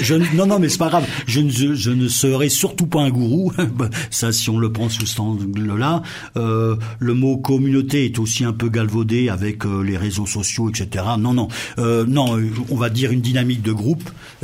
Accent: Pays de la Loire, France; Je suis originaire de la Sarthe, moi. Il n'y a pas très très longtemps, 6-7 ans que je suis à Saint-Nazaire en Royan.

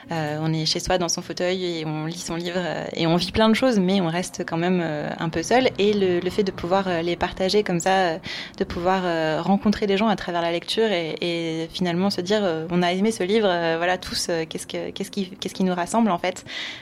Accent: Romans-sur-Isère, Auvergne-Rhône-Alpes, France; Ah, moi, je suis de Romans. J'ai grandi à Romans.

